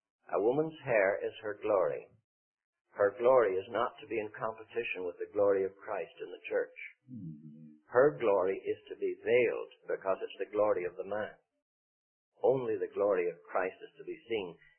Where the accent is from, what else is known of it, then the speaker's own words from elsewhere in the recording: Northern Ireland, United Kingdom; I remember as a boy when we'd have open-air meetings back in my hometown, speaking now of the north of Ireland